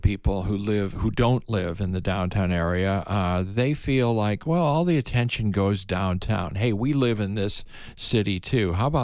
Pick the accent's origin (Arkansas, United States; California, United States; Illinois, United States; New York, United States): Illinois, United States; Chicago; now in Tucson, United States; reminds me of my first time living in Tucson in the late 60s, going to the University of Arizona when I came out here from Chicago.